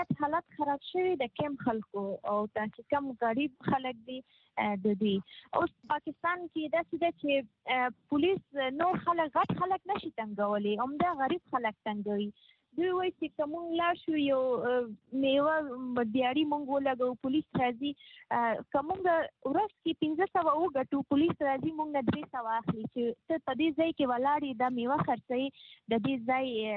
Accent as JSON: {"language": "Pashto", "country": "Afghanistan", "said": "ځکه چې مونږ خپل افغان یو"}